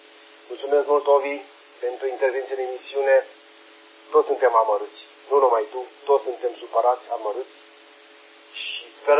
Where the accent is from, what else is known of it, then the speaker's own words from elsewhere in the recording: Romania; Da, și noi ne mândrim că suntem români.